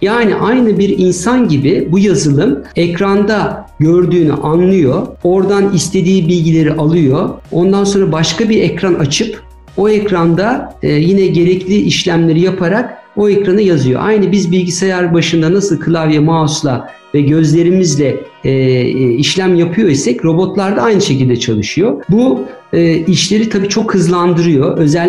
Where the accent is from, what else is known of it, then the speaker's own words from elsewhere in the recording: Ankara, Turkey; Ben 1969 Ankara doğumluyum. Bütün eğitim hayatım Ankara'da geçti.